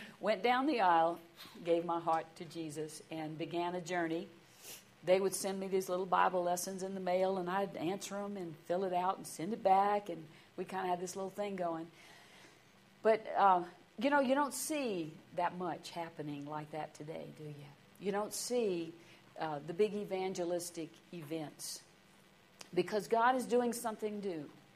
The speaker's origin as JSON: {"language": "English", "region": "Louisiana", "country": "United States", "tie": "born or raised there", "said": "I grew up in South Louisiana. I grew up in the Presbyterian Church."}